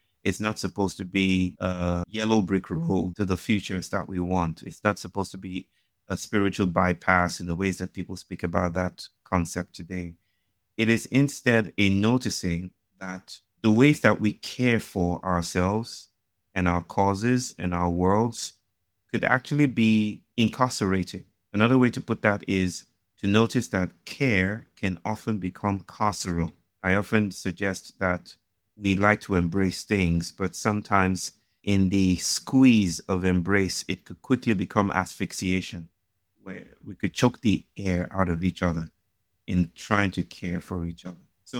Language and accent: English; Nigeria; Well, I grew up in Nigeria